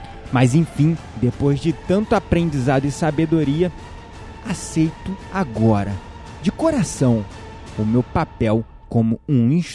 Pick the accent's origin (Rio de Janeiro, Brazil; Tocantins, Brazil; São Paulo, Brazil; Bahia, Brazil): Rio de Janeiro, Brazil; Assim, como qualquer carioca nascido e criado numa cidade perigosa